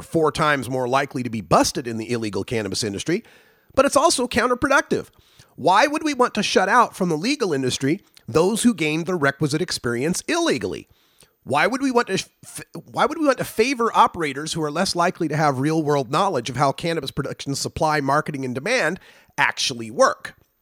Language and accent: English; Oregon, United States; We can do more like my home state of Oregon